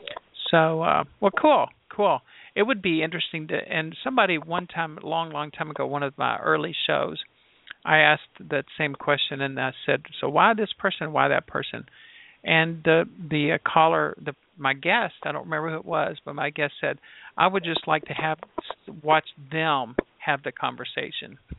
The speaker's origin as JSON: {"language": "English", "town": "Shreveport", "region": "Louisiana", "country": "United States", "tie": "born there", "lives_now": "Louisville, United States", "said": "I was born in Shreveport and I live in Louisville."}